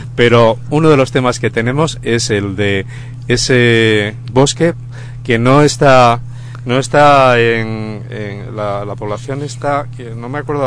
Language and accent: Spanish; Andalusia, Spain; y estaba pensando incluso yo que soy andaluz